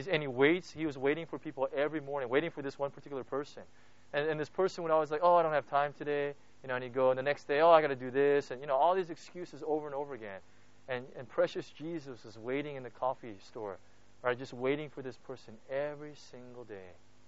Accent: United States; You can tell I'm so American, right, in my thinking and stuff, you know.

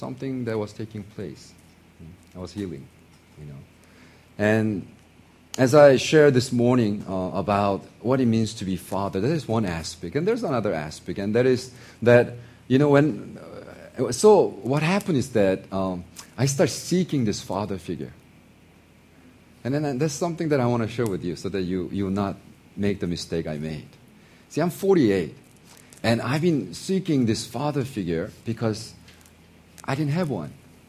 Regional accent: United States; also born or lived in South Korea; I was 12 when I went to America. And I was raised as American.

